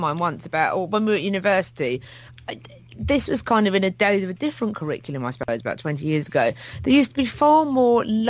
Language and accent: English; Hastings, South East England, United Kingdom; I am almost expert level on the Battle of Hastings because I am from Hastings